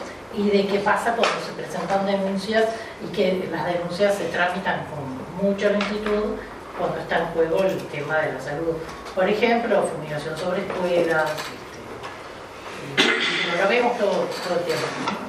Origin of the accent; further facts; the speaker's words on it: Montevideo, Uruguay; porque soy de Montevideo